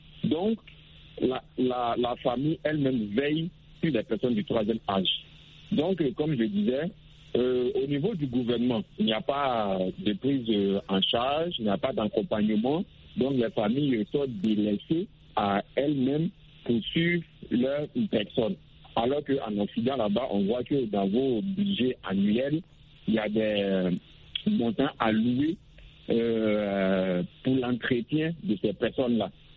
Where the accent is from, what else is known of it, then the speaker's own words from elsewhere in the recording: Côte d’Ivoire; Donc en fait, chez moi, en Côte d'Ivoire, dans la famille ivoirienne, la personne du troisième âge a toujours sa place.